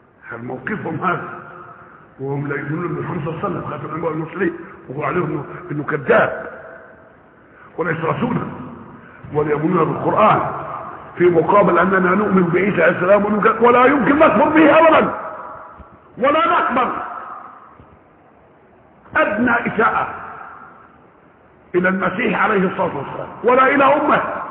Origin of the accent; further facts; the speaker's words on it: Egypt; اتهمني كمصري انا مسؤول شيئا